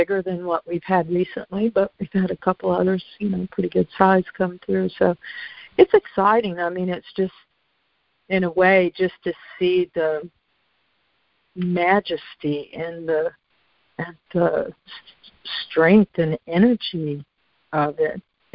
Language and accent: English; Florida, United States; I mean, I grew up in Florida, and I've been through a lot of storms